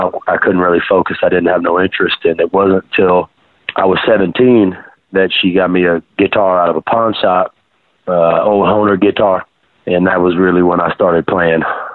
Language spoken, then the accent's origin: English; Los Fresnos, Texas, United States; also born or lived in San Benito; And then when I was born in San Benito, but then we lived outside of Los Fresnos, small town down there.